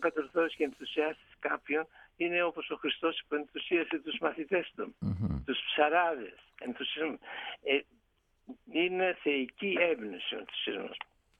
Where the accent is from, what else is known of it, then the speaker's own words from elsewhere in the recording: Preveza, Epirus, Greece; Εγώ στην Πρέβεζα έχω, που την αγαπώ γιατί είναι η πατρίδα μου, θέλω να προσφέρω και προσφέρω.